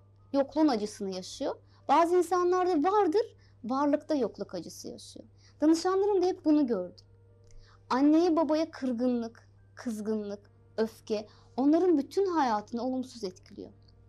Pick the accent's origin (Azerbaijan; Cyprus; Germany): Azerbaijan; now in Turkey; aslen Azerbaycanlıyım.